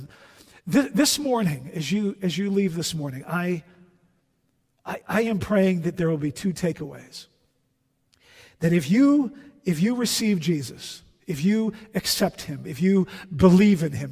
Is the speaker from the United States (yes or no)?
no; The Hague, South Holland, Netherlands; Yesterday morning at 6:15 in my hometown, actually not very far from where I grew up in The Hague